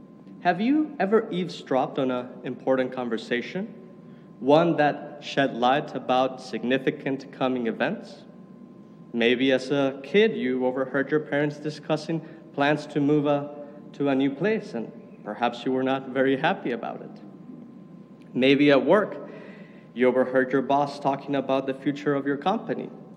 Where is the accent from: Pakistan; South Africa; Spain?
Spain; They didn't know I was from Spain and therefore spoke Spanish.